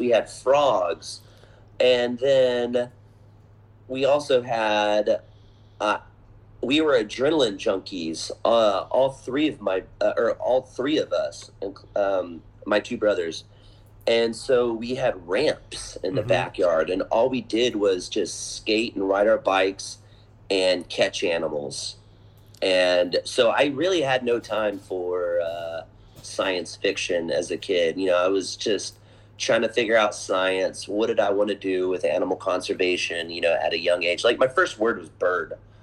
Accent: Pearland, Texas, United States; Growing up in Pearland off of Dixie Farm Road, we had farms and we had trees and woods. We had creeks.

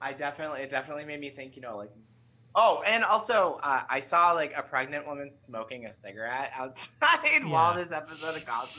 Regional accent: Massachusetts, United States; also born or lived in Fresno; try my luck back in Massachusetts, because I hadn't really lived as an adult around back in my hometown and on my own just yet.

